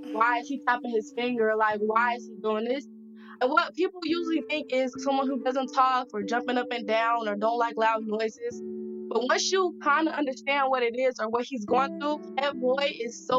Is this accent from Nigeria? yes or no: yes; Nigeria; I'm from Nigeria. I'm 44.